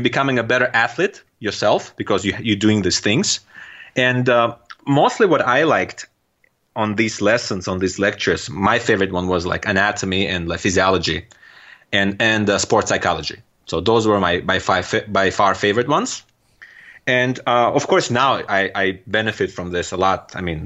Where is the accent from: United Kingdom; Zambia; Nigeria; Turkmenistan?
Turkmenistan; accent: Turkmen; first language Russian; English is a second language; now in United States; My first language is a Russian language, and I do understand and speak Turkmen language as well. Although now living here in the US for almost 10 years, I do forget, and my accent is getting terrible, the Turkmen accent.